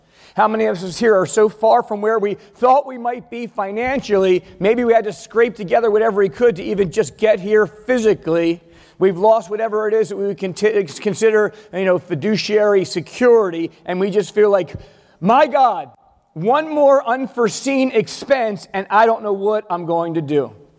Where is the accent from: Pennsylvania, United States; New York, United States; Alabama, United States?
Pennsylvania, United States; Philadelphia; Like, boom, like, I don't know, I'm from Philly, so I don't like to fight